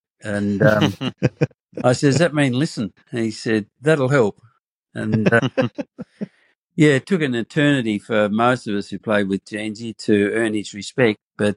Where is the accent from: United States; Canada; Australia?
Australia; Yea, Victoria; I came from Yay in the northeast. I went to Scotch at boarding school